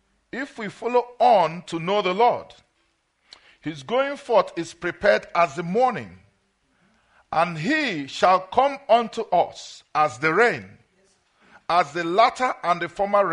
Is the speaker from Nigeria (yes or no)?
yes; Nigeria; English is a second language; I come from a country in originally Nigeria. If I start to speak my native language, you will not hear me.